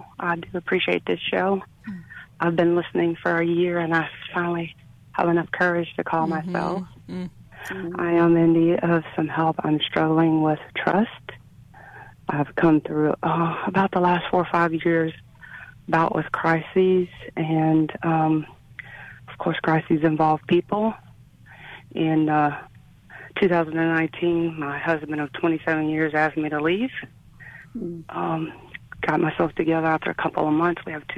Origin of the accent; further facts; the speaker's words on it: Cincinnati, Ohio, United States; moved away as an adult; I'm from Cincinnati, Ohio, and I left home for a better life by joining the military.